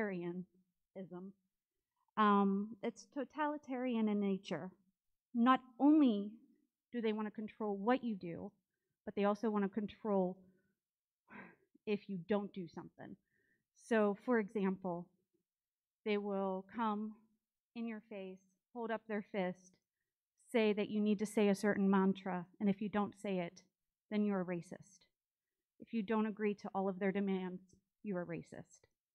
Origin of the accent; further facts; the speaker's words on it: United States; I'm a mother of three, a Navy veteran, and a proud American. My family and I moved here from Pittsburgh, Pennsylvania in April of 2018